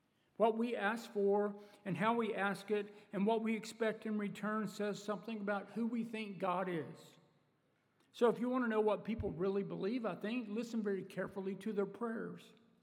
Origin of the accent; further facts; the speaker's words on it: Texas, United States; I grew up in Texas, and in the east part of Texas, the waters were warm and muddy with water moccasins.